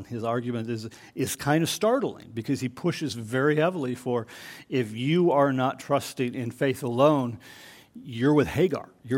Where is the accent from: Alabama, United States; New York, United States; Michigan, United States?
Michigan, United States; I'm from Northern Michigan. Grammar didn't come into things. Christian school education. Ended at sixth grade.